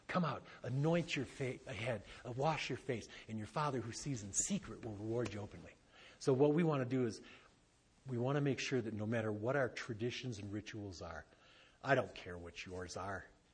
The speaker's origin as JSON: {"language": "English", "region": "Midwest", "country": "United States", "said": "I'm from the Midwest."}